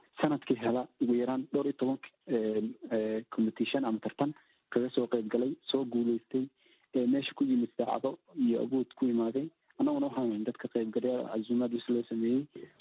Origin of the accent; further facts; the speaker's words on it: Dinsoor, Bay, Somalia; born there; Waxaan ku dhashay degmada Diinsar ee gobolka Bay